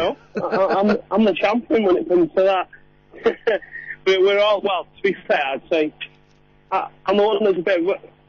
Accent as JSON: {"language": "English", "town": "Wrexham", "region": "Wales", "country": "United Kingdom", "said": "So, we're from Wrexham."}